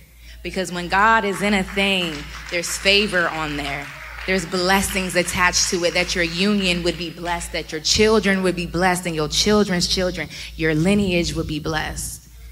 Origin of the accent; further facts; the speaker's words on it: Maryland, United States; I'm just from Maryland.